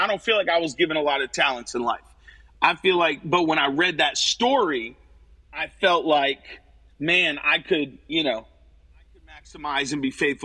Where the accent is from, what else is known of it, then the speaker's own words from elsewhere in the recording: New London, Connecticut, United States; born there; I was born in New London, Connecticut, not in great circumstances.